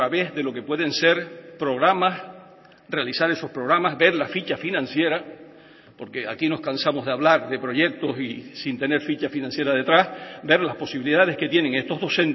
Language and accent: Spanish; Canary Islands, Spain; yo, como nacionalista, pienso que si nosotros, como Nación Canaria, no aspiramos a un Estado